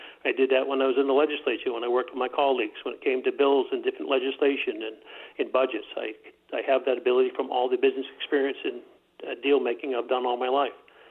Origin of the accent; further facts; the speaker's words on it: Lisbon Falls, Maine, United States; I grew up here in Lisbon Falls. I went to Lisbon High School, graduated from there